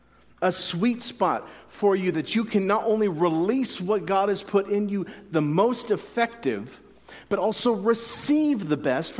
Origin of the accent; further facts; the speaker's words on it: Gilroy, California, United States; also born or lived in Hayward; I could have served in Gilroy, my hometown, or in Hayward, where I lived before I came here.